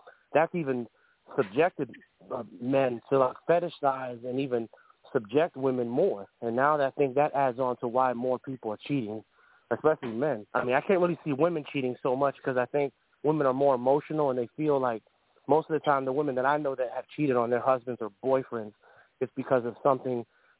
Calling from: Georgia, United States; Yeah, I'm calling from Georgia also.

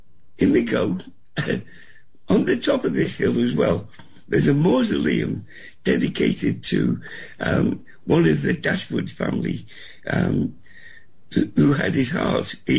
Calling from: Newcastle, North East England, United Kingdom; I'm calling from Newcastle in England.

